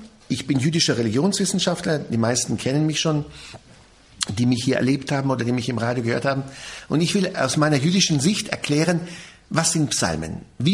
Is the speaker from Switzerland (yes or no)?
no; Jerusalem, Jerusalem District, Israel; first language Hebrew; German is a second language; Ich bin in Israel aufgewachsen, in Jerusalem geboren, in Jerusalem zur Schule gegangen